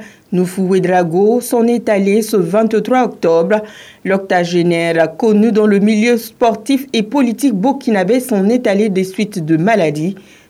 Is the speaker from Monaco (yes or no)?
no; Niger; Hors de chez nous au Niger